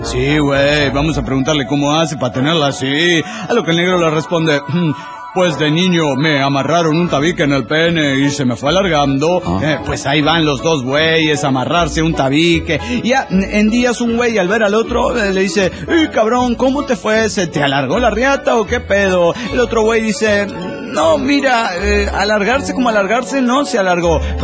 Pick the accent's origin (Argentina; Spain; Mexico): Mexico; Monterrey, Nuevo León; Hola, ¿qué tal, amigos? … de Monterrey, Nuevo León, México.